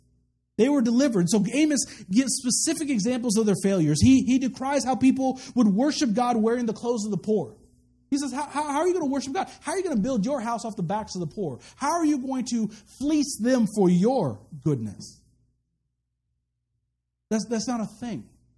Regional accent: Kansas, United States; I come from Kansas. I know what it's like out there.

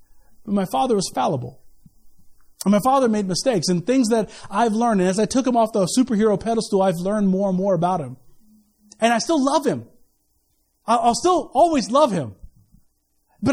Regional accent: United States; I'm American, so my feet were soft, so I couldn't do it.

